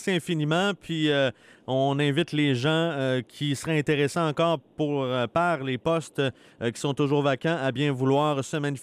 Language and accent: French; Lac-à-la-Tortue, Quebec, Canada; dans le secteur où j'ai grandi, lac à la Tortue